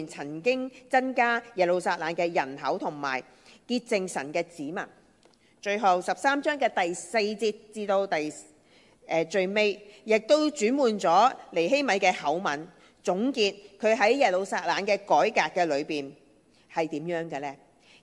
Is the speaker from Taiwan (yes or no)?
no; Hong Kong; 今天我们很多在座的中国人，但是可能我们都不是在中国内地出生的，我们在香港长大